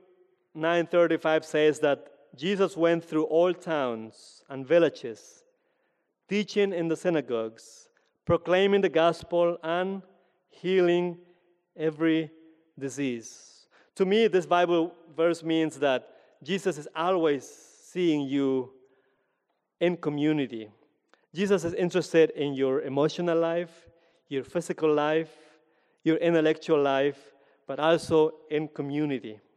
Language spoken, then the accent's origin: English; Peru; to integrate and to celebrate what I learned growing up in Peru